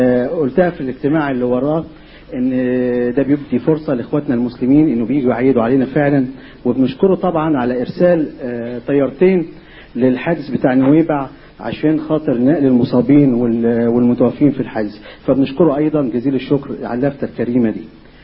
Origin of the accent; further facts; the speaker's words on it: Upper Egypt, Egypt; أنا صعيدي، لا والحمد لله معيش موبايل يعني.